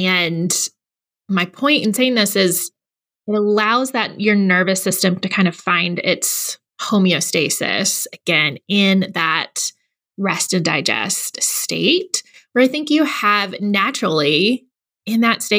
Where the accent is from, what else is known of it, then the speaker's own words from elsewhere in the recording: Gulf Coast, United States; I grew up on the Gulf Coast and we have hurricanes every year, multiple.